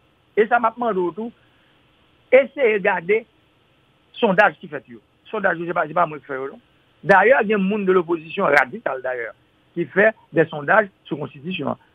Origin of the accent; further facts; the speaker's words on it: Haiti; Je suis un haïtien